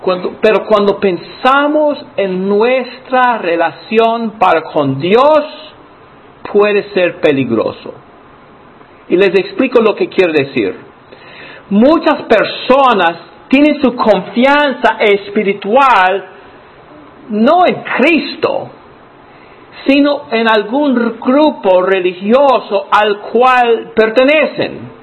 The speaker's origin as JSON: {"language": "Spanish", "region": "Alabama", "country": "United States", "lives_now": "New Jersey, United States", "said": "vengo de New Jersey, que está pegado a Nueva York, aunque soy originalmente de Alabama."}